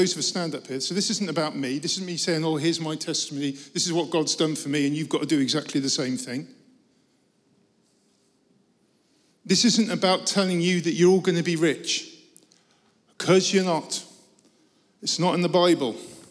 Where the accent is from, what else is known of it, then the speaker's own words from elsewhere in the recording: United Kingdom; firstly, we're British and we don't talk about money in the United Kingdom.